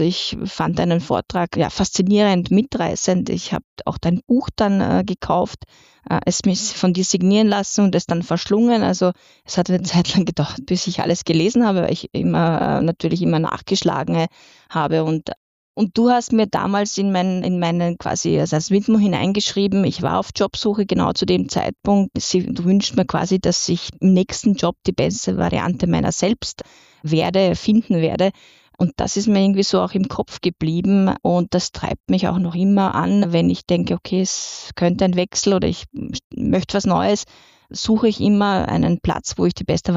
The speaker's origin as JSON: {"language": "German", "country": "Bosnia & Herzegovina", "tie": "born or raised there", "also_born_or_lived": "Neustadt, Austria", "said": "Also ich bin in Österreich geboren, ich bin in Neustadt geboren. Ich habe aber die Kindheit nicht in Österreich verbracht. Also bis zu meiner Volksschuleintritt war ich bei meinen Großeltern im ehemaligen Jugoslawien, heute Bosnien-Herzegowina."}